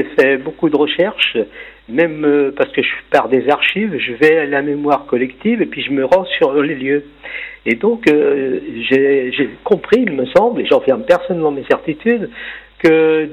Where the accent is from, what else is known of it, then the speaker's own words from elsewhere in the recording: Auvergne-Rhône-Alpes, France; born there; disons que moi, j'ai 78 ans, je suis né en 1941 dans les Monts du Lyonnais. Et à l'époque, c'était nous, les immigrés, qu'on venait travailler à Lyon.